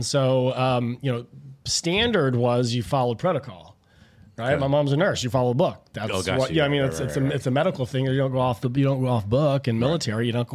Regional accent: Las Vegas, Nevada, United States; I grew up in Las Vegas, so the first 12 years of my life were

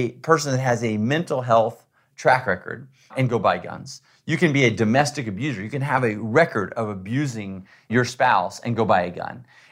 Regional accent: Texas, United States; I mean, I grew up in Texas hunting.

